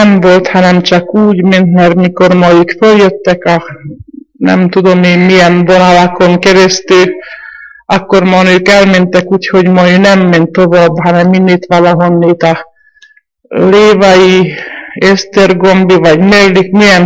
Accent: Ipolyszécsényke, Nógrád, Hungary; Születtem 1923. május 3-án Ipoly Széchenyikén. Ide jöttek az én szüleim, mint erdész volt a apám, anyám vele együtt, én aztán születtem nekik. És hát növekedtünk egy kis ideig

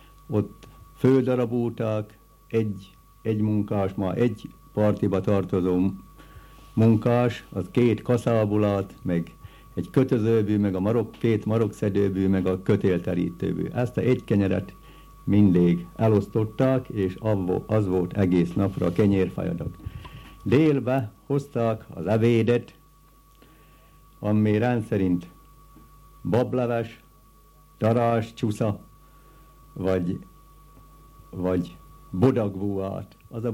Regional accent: Zlatná na Ostrove, Nitra Region, Slovakia; Itt születtem Aranyoson, apám idevalósi volt, anyám az nagykeszirű származott

